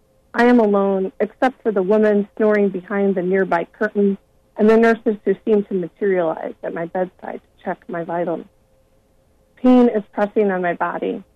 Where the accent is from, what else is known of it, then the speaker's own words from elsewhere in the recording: Iowa, United States; my parents sold the farm that I grew up on in Iowa.